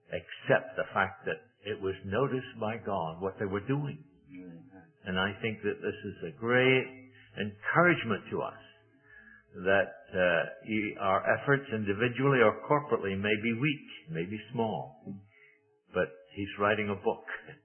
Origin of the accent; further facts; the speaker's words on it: Scotland, United Kingdom; Well, being a Scotsman, I'll stand up here this morning